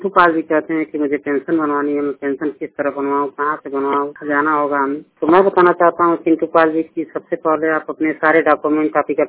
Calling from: Uttar Pradesh, India; Gorakhpur district Uttar Pradesh से बात कर रहा हूँ।

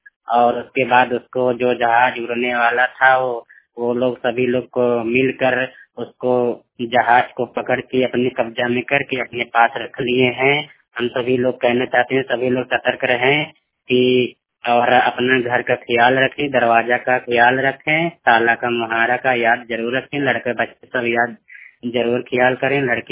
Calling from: Maharajganj, Uttar Pradesh, India; फत्तूपुर महाराजगंज जिला जौनपुर से मैं विकलांगता ब्लाइंड बोल रहा हूँ।

